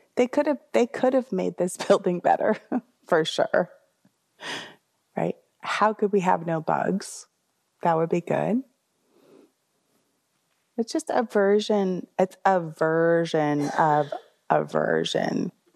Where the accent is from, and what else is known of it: United States